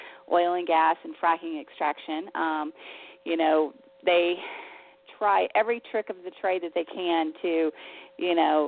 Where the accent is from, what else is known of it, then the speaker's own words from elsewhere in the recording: Texas, United States; I was born and raised in Texas, which is the heartland of oil and gas and fracking.